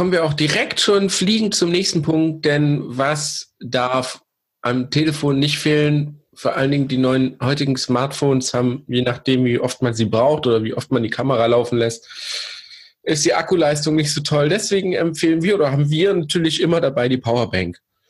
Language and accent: German; East Germany, Germany; born there; Genau, wir sind gebürtige Ossis